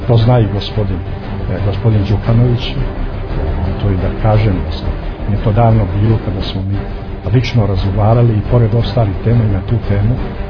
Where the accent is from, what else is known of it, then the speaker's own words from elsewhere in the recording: Montenegro; ja lično kao čovjek, dađan kao Crnogorac, ako hoćete da kažem, kao čovjek koji je odrastao u Crnoj Gori i kao čovjek čiji su preci gradili sebe u biće Crne Gore